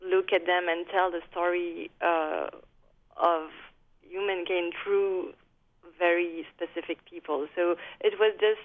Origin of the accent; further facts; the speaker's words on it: France; accent: French; English is a second language; Well, I read in a French newspaper, as you can hear with my accent